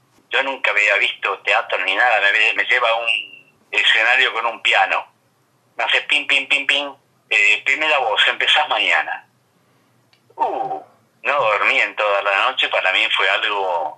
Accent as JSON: {"language": "Spanish", "town": "Isidro Casanova", "region": "Buenos Aires Province", "country": "Argentina", "tie": "born there", "said": "Claro, yo nací en Isidro Casanova, en partido de la Matanza en un barrio muy muy pobre, muy pobre."}